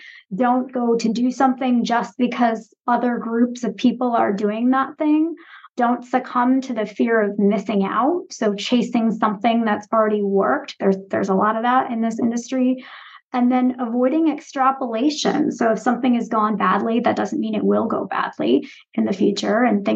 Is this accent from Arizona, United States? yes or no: no; Massachusetts, United States; So I grew up outside of Boston and I went to school at the University of Michigan.